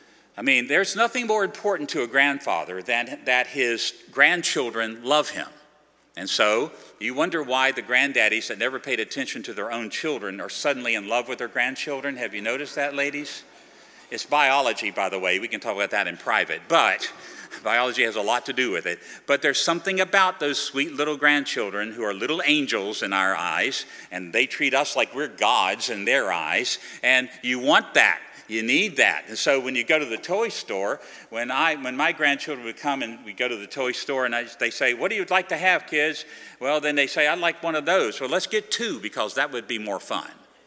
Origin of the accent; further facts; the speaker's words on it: Virginia, United States; Now, let me just illustrate this by telling you about my home state. I come from Virginia.